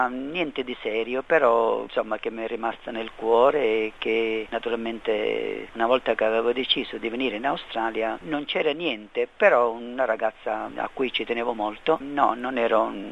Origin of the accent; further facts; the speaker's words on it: Palermo, Sicily, Italy; e anche poi Palermo, che è la mia città natia. Insomma, la mia passione per la mia patria, per la mia terra.